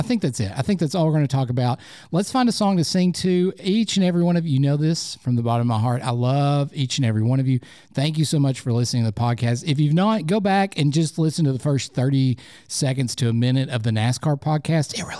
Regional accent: Lenoir City, Tennessee, United States; I am from the South. I'm from Lenoir City, Tennessee, and Korean is hard.

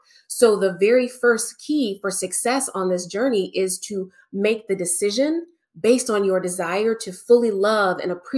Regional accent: Cincinnati, Ohio, United States; I was raised in Cincinnati. I had never lived in the South.

